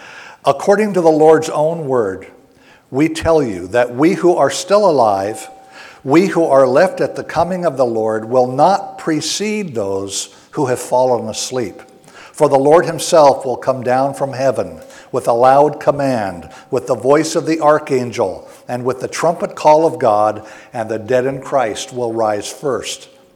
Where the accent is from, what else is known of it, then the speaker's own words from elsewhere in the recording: Hawaii, United States; born there; I was born in Hawaii. My mother was born and raised in Hawaii.